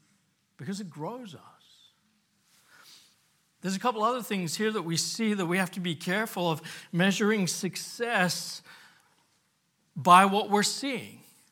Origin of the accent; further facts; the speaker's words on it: Papua New Guinea; When I was a kid growing up in Papua New Guinea, there was a lot of missionary families on the base that I went to school